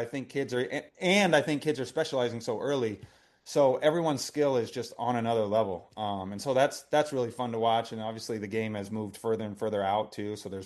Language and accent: English; Indiana, United States; And he knew that I was from Indiana, which was cool.